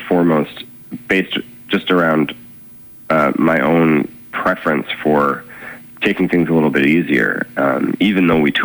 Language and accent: English; Winnipeg, Manitoba, Canada; also born or lived in Ontario; I've lived in a lot of different places, and I think that's been a wonderful thing and a bad thing. I grew up in Winnipeg and then in Ontario, and then I've been on the East Coast for a long time now, whether in here or in St. John's.